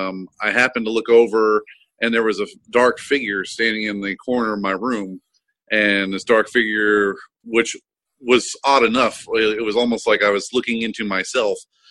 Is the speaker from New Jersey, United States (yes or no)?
yes; Trenton, New Jersey, United States; I grew up in Trenton, New Jersey. You know, it wasn't a very nice area